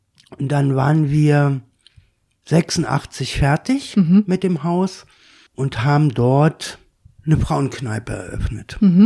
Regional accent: Berlin, Germany; born there; Also ich bin in Berlin-West geboren.

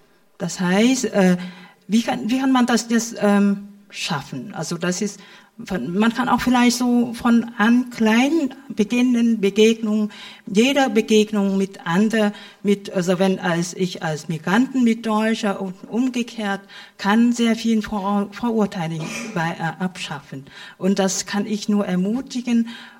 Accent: Vietnam; now in Erfurt, Germany; Guten Abend, ich lebe in Erfurt seit vielen Jahren. Ich bin auch Vietnamesin.

